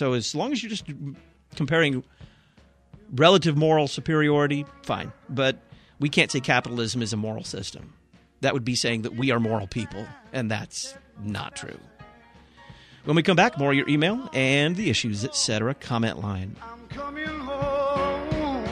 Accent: the South, United States; You know, I come from the South, and I just don't see a lot of people coming into this country who don't want to work.

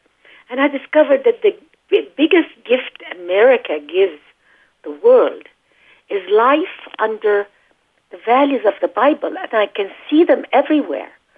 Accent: Gaza Strip, Palestine; also born or lived in Cairo, Egypt; now in United States; I really lived in trauma in the Middle East when I was born. I was born in Cairo. I grew up in the Gaza Strip.

